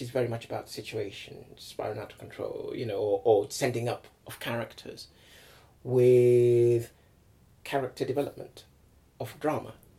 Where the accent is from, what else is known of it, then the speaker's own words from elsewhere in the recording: Nigeria; also born or lived in England; when I was growing up in Nigeria.